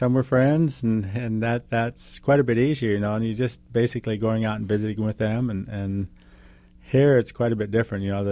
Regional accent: Washington, United States; I'm running for Congress in the 5th Congressional District, born and raised in Eastern Washington. I'm one of you.

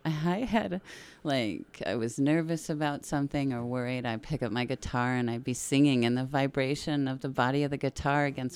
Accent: Phoenix, Arizona, United States; born there; I mean, I was born in Phoenix in a Native American hospital, and when I was a baby, had a Native American caregivers

